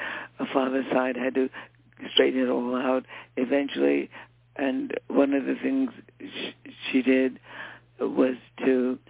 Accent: New York City, New York, United States; in Harlem. So I grew up in Harlem.

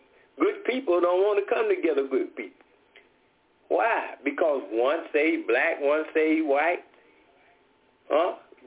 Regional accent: Atlanta, Georgia, United States; I'm from Atlanta, Cato, Georgia.

